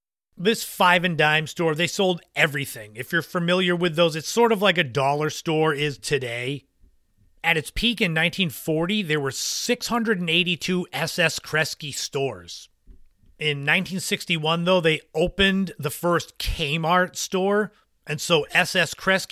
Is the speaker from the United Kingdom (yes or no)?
no; Massachusetts, United States; For me, growing up on Cape Cod, we had the Old Country Buffet restaurant. One was located in Hyannis, and that was kind of a destination as a kid for a family meal